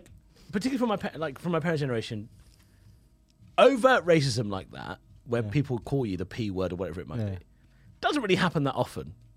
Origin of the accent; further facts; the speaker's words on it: London, United Kingdom; And I'm like, I'm from the East. What's happened?